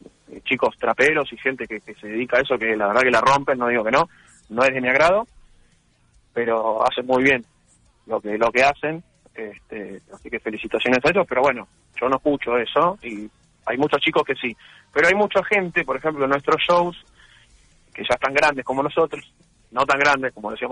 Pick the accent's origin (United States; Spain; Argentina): Argentina; tratando de subsistir, como todo argentino, en el día a día y nunca bajar los brazos.